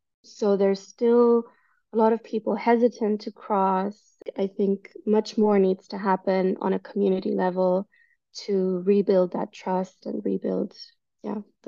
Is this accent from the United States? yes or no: no; Cyprus; when I was growing up in Cyprus, I grew up in a time where the border was completely closed, so you could not move across the border. My family was originally from the north side of the island, so I knew that, you know, our roots are in the north